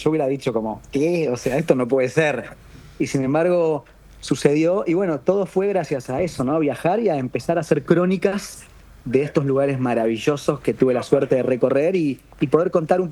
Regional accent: Argentina; Yo soy argentino

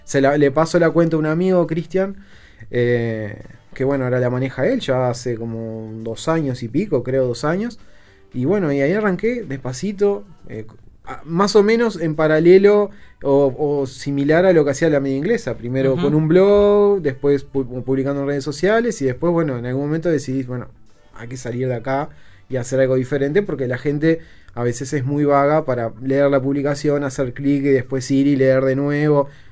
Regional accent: Uruguay; como buen uruguayo, a marcar fuerte en la mitad de la cancha

